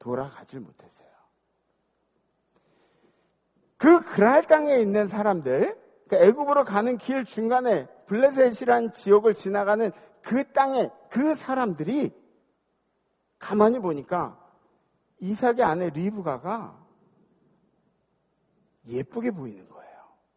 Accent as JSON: {"language": "Korean", "town": "Jamsil", "region": "Seoul", "country": "South Korea", "tie": "born or raised there", "said": "저는 여기서 한 살 때 잠실 들어와가지고 그래서 자라면서 계속 봤는데"}